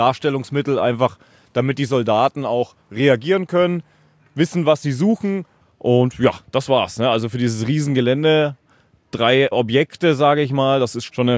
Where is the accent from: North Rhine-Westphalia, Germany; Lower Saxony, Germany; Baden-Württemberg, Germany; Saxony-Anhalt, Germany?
Baden-Württemberg, Germany; Aus dem Bodenseekreis